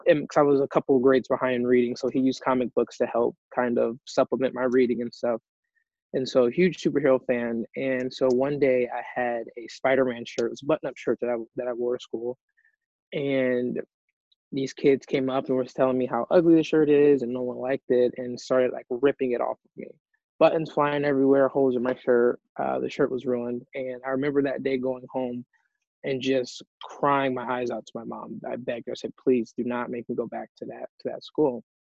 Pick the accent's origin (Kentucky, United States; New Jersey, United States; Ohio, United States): Ohio, United States; Columbus; But yeah, like you said, I grew up in Columbus, Ohio. And I was attending public school, Columbus City Public Schools.